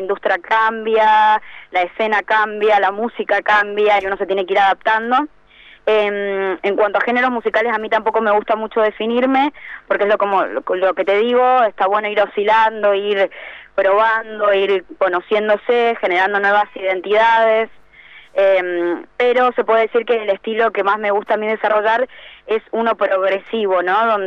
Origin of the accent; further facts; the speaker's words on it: Mendoza, Argentina; yo soy de Mendoza, soy oriunda de la provincia de Mendoza capital. Y sí, así es. Hace bastantes años ya que estoy dando vueltas por toda Argentina